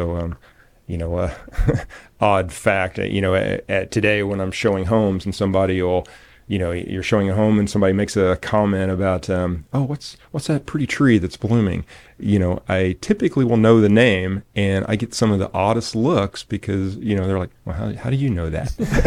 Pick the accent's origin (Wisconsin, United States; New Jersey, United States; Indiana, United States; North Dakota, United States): Indiana, United States; Columbus; Okay, born and raised Columbus, Indiana. Small community south of Columbus.